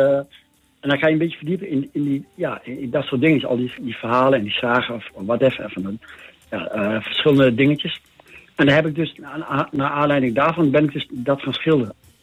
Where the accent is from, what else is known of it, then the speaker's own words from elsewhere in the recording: Netherlands; Maar ja, als echte Nederlander of Holland, weet je wel.